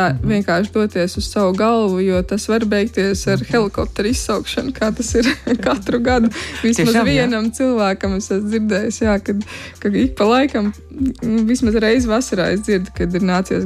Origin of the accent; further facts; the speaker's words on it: Limbaži Municipality, Latvia; Es pati esmu no Limbažu novada, un mums ir 43 purvi